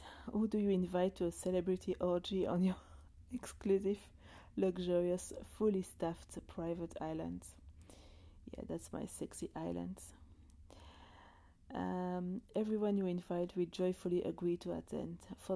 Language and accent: English; Australia; I am an Australian and we sometimes do stupid things and elect stupid leaders.